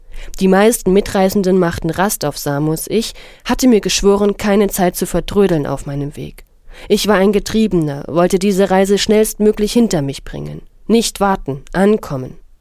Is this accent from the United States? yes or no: no; North Syria, Syria; German is a second language; bekam nun aber wieder hautnah mit, was in meiner Heimat nur einen Steinwurf entfernt los war. Es trieb mich zurück in den Norden Syriens.